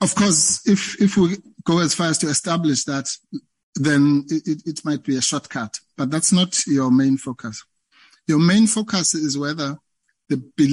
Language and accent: English; South Africa; I call them the big five, being a South African.